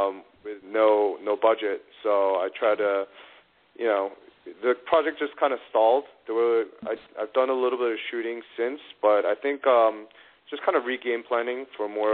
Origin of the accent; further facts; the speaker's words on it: New York, United States; also born or lived in Los Angeles, United States; because I'm from New York, but I went to L.A. for college